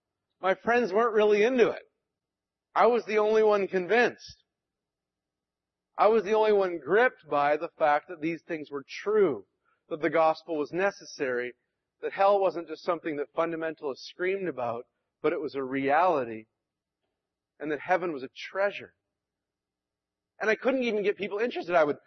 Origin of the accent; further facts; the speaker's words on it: Western Canada, Canada; So I moved from Western Canada to Vancouver, which is sort of like the San Francisco of Canada.